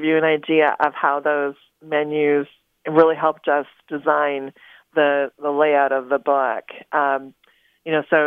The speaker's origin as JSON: {"language": "English", "town": "Merrill", "region": "Wisconsin", "country": "United States", "tie": "born or raised there", "said": "like the man from my hometown area, from Merrill, Wisconsin"}